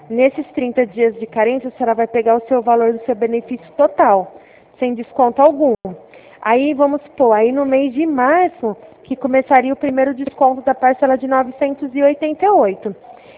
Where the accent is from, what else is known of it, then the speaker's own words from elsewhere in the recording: Ribeirão Preto, São Paulo, Brazil; Eu sou da cidade de Ribeirão Preto.